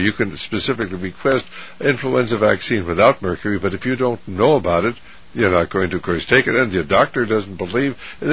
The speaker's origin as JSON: {"language": "English", "country": "United States", "said": "because, of course, we're from America and we want to help those children."}